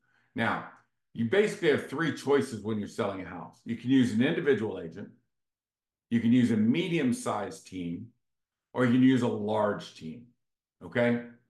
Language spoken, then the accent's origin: English; Vienna, Virginia, United States; When I grew up here in Vienna, nobody went anywhere for spring break. Nobody.